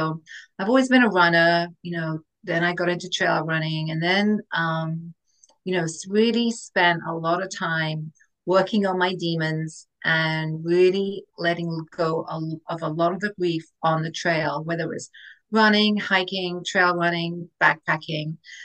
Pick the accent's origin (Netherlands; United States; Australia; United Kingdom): United Kingdom; England; I'm from England originally, so kind of born and raised and educated in England.